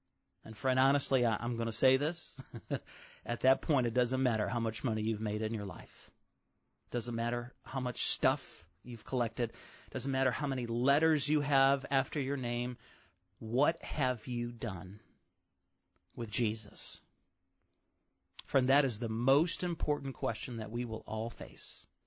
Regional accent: Chicago, Illinois, United States; I remember growing up in Chicago in the mid-90s.

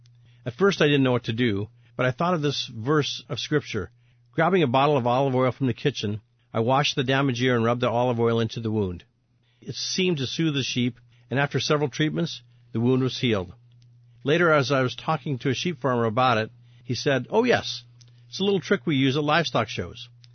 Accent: Plentywood, Montana, United States; So we grew up on the Canadian border in Montana, Plentywood, Montana.

